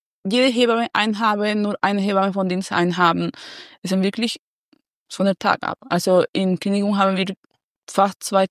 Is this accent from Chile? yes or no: yes; Santiago, Santiago Metropolitan Region, Chile; German is a second language; Santiago de Chile